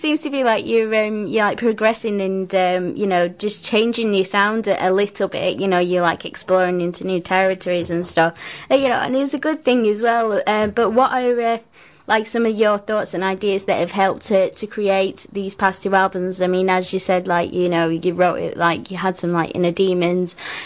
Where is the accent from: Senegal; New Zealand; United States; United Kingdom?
United Kingdom; about being British, we complain when it's too cold and we complain when it's too hot.